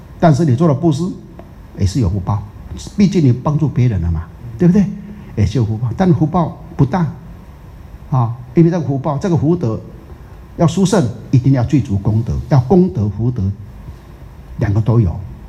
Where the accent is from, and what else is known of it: Taiwan